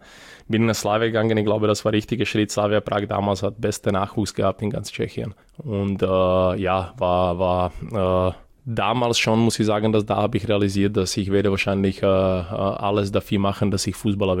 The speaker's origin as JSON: {"language": "German", "town": "Belgrade", "country": "Serbia", "tie": "born there", "second_language": "German", "said": "Also geboren bin ich in Belgrad, in Serbien, nur bei uns, also ich bin genau dieser Jahrgang, wir sind Kriegskinder, das bedeutet, wir haben gefluchtet"}